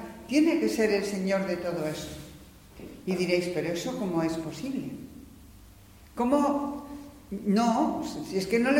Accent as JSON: {"language": "Spanish", "town": "Segovia", "region": "Castile and León", "country": "Spain", "said": "íbamos a Sepúlveda a un juicio"}